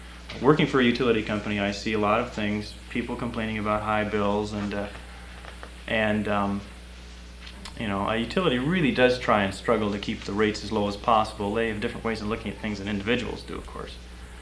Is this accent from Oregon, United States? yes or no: yes; Gladstone, Oregon, United States; we're from Portland area, Gladstone in particular.